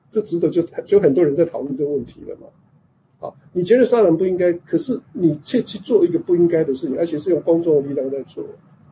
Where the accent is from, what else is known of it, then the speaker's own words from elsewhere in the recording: Taiwan; 我说我台湾人嘛要讲